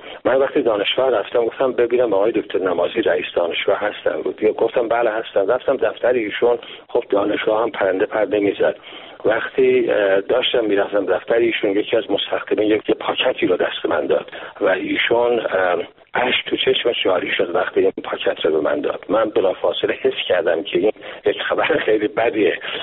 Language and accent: Persian; Iran; now in Canada